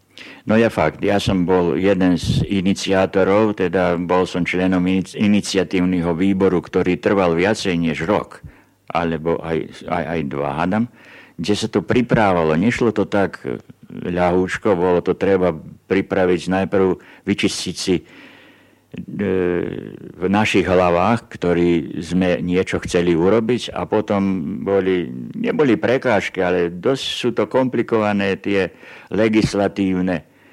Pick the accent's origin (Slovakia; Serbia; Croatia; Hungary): Serbia; Kisač, Vojvodina; lebo povedzme u nás v Kisáči